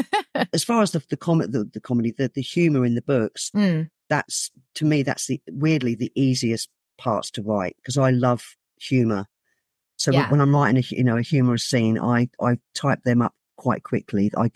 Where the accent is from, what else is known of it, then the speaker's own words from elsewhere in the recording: South East England, United Kingdom; now in Wirral, United Kingdom; I'm from Hampshire originally.